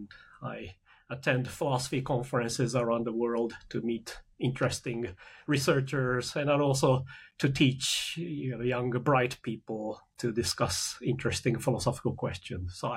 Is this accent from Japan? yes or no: yes; Japan; English is a second language; also born or lived in United Kingdom; now in United States; I'm originally from Japan, but now I teach in the United States.